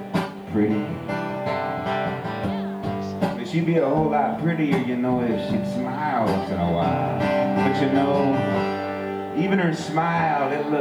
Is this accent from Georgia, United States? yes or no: yes; Atlanta, Georgia, United States; now in Los Angeles, United States; I'm from Atlanta, and I started coming up here first, but I eventually made my way out